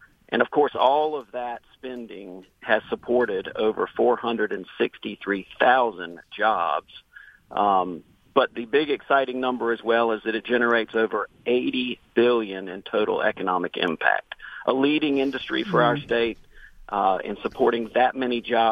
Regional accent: Savannah, Georgia, United States; born there; Well, I have salt water in my veins because I was born there in Savannah

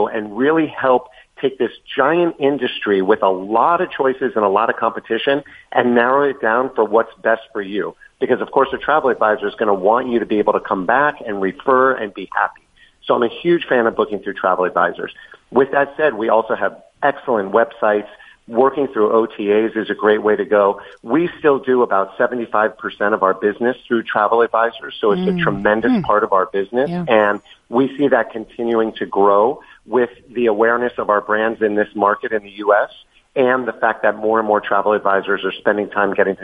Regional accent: Miami, Florida, United States; I was born and raised in Miami. I went away to school in Connecticut for college

